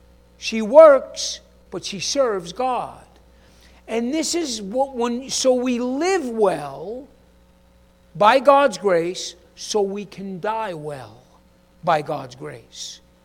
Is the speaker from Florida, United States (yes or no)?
no; New York City, New York, United States; Harlan's from Minnesota, I'm from New York City, right?